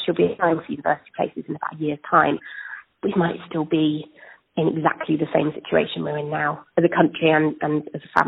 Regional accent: United Kingdom; I felt unwelcome as a British person, but also as somebody who does see themselves as a global citizen or at least a European citizen.

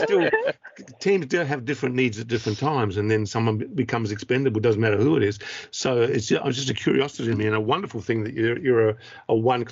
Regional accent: Australia; how do you cope with those aspects of being an Aussie, where we're sort of a little more laid back and relaxed about what we're doing?

